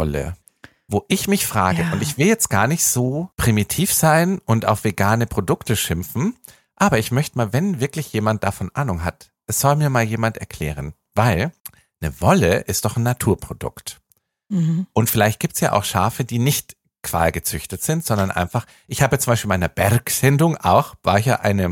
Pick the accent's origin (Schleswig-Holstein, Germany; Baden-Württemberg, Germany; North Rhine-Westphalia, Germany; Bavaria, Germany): Bavaria, Germany; Munich; ich bin ja am Stadtrand von München aufgewachsen